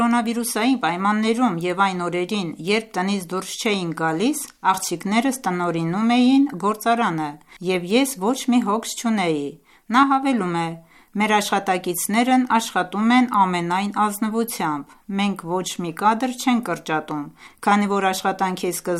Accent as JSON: {"language": "Armenian", "region": "Khorasan", "country": "Iran", "tie": "born or raised there", "said": "Ես ծնվել եմ Խորասան նահանգի հարավային քաղաքներից մեկում. Ես մեծացել եմ այն տանը, որտեղ հոսում էր քահրիզի մաքուր ջուրը"}